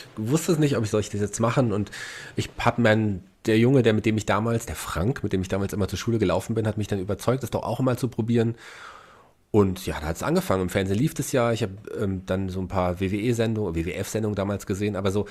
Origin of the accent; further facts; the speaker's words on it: Hesse, Germany; Ich als Hesse